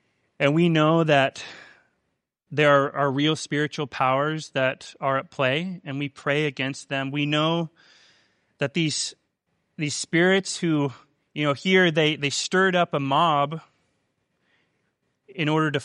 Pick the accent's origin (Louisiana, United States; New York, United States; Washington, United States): Washington, United States; Seattle; You know, I'm from Seattle, Washington